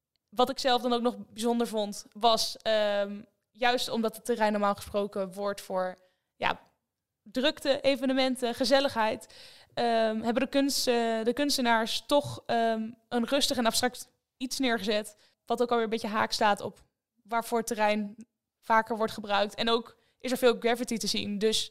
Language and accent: Dutch; Overijssel, Netherlands; now in Haarlem, Netherlands; Ben geboren en getogen in Twente. En ik kan nu sinds 1 jaar precies Haarlem mijn thuis noemen. Ik heb jarenlang gereisd.